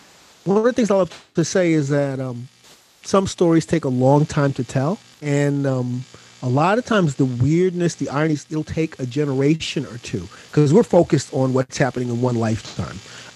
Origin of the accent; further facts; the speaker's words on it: London, United Kingdom; born there; I was born in London, in North London, at St. Mary's Hospital in Paddington.